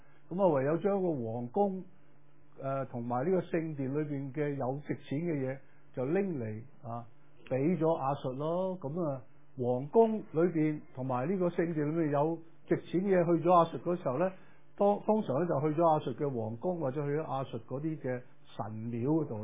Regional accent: China; 即係我哋中國人都有講嘛，財不可露眼啊

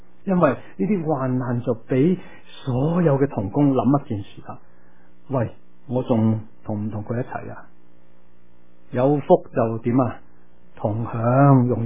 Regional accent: Guangdong, China; 咁或者我哋广东人叫做古叔啊

